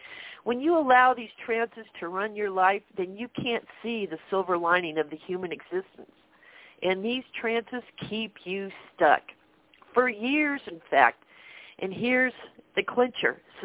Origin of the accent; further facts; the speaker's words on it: Denver, Colorado, United States; I'm broadcasting from Colorado. I've lived here a long time, and I was actually born in Denver.